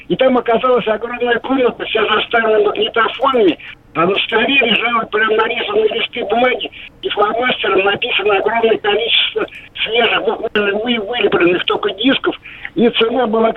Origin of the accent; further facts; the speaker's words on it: Moscow, Russia; Где-то в возрасте 15 лет, я 60-го года рождения, сам москвич, мы постоянно болтались